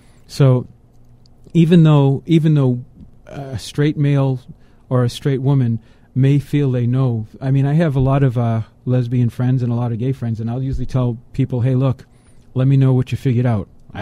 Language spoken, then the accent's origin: English; Boston, Massachusetts, United States; I'm from Boston, okay, so they have, they had the Boston, Massachusetts Minuteman.